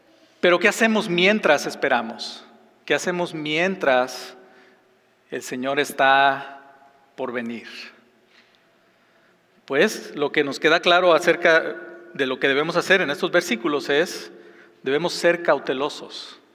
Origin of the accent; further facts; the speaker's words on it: Mexico; en México, yo soy de México